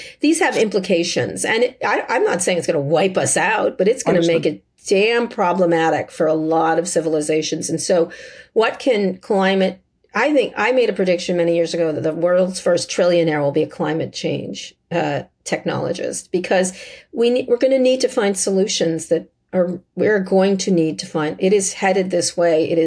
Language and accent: English; Philadelphia, Pennsylvania, United States; born there; I was born in Philly, so sell out Philly.